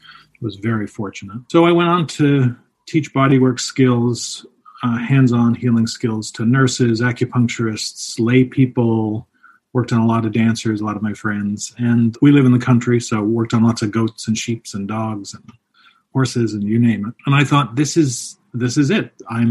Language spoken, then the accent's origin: English; Toronto, Ontario, Canada; also born or lived in England; I'm from England, grew up in Toronto. So I was living as a very broke dancer in Toronto